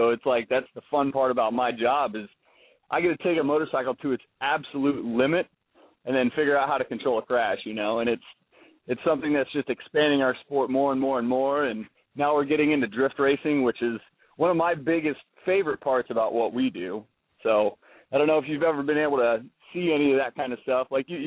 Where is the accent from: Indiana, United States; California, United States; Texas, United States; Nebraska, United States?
Indiana, United States; Decatur; moved away as an adult; also born or lived in Flint, United States; I grew up in Decatur, Indiana. My family's got about a 2,000-acre farm down here, and Very, very faith-based. I moved up to Flint, Michigan to go to college